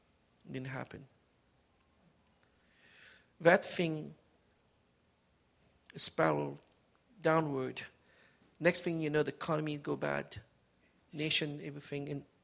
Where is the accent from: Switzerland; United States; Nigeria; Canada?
Canada; we as Canadian, we have a lot of trade with the state